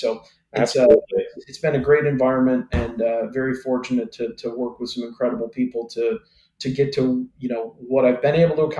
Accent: New York, United States; you know, my home state of New York and what's going on there.

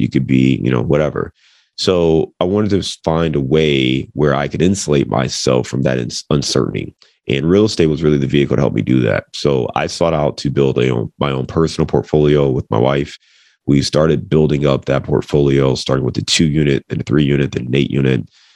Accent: Cleveland, Ohio, United States; now in Cincinnati, United States; Cincinnati, born and raised in Cleveland, Ohio, kind of bounced around the Midwest.

